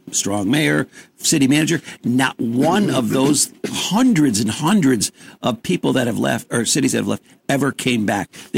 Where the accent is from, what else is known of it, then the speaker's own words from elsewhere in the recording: Hadley, New York, United States; born there; now in Saratoga, United States; I mean, I wasn't born here. I was born in Hadley, but I got here as fast as I could.